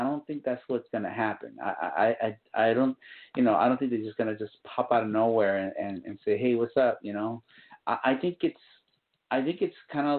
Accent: Guatemala; We're getting, obviously, my people, Guatemalans, what's up?

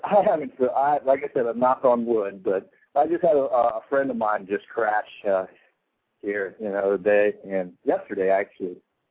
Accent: Hawaii, United States; Yeah, I mean, I'm from Hawaii. I don't have much hair at all anyway

